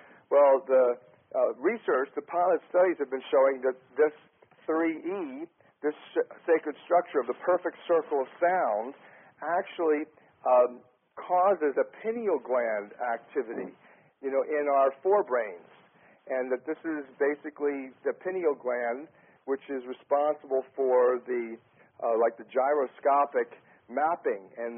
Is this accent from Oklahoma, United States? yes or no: no; Philadelphia, Pennsylvania, United States; born there; I was born in Philadelphia.